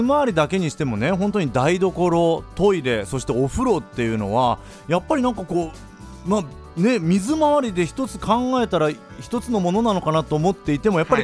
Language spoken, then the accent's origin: Japanese; Oita, Japan; 僕の地元大分でもねちょっと被害が出てたりとか